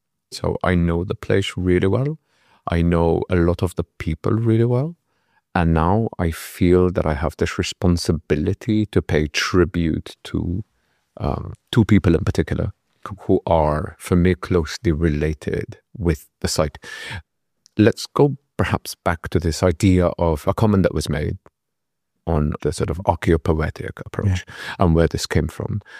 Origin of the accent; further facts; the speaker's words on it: Malta; first language mt; English is a second language; Even though it's my native language, I had never written in Maltese.